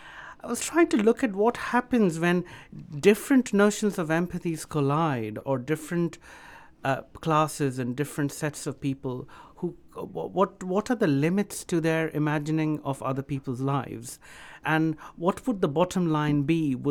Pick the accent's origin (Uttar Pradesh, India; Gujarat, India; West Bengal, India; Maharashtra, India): West Bengal, India; Kolkata; So in the 70s, when I was growing up in Calcutta